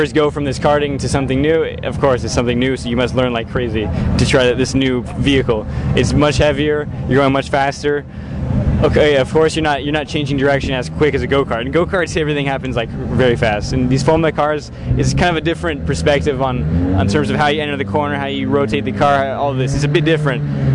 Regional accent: California, United States; So, I mean, I guess I just like to go fast, and I'm from California, so.

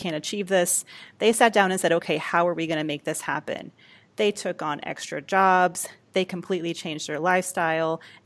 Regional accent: Georgia, United States; They're a young couple from my home state of Georgia.

